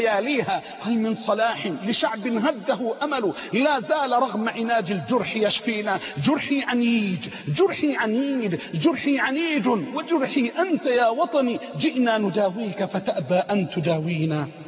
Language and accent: Arabic; Egypt; رجعت زي ما قلوا عندنا في مصر رمال عادتها القديمة،